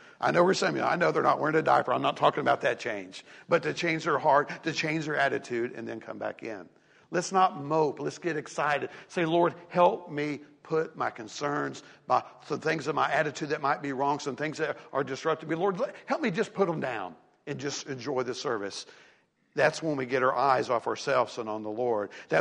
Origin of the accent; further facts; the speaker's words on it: Tennessee, United States; Folks, I'm from East Tennessee. You know that.